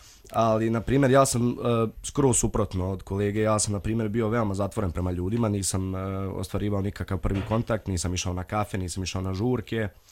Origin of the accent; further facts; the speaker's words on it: Ugljevik, Republika Srpska, Bosnia & Herzegovina; now in Banja Luka, Bosnia and Herzegovina; na što nisam navikao s obzirom da ja dolazim iz Ugljevika i tu. To je mala opština